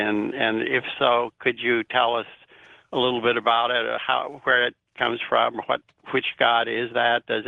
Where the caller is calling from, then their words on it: Ponca City, Oklahoma, United States; Calling from Ponca City, Oklahoma.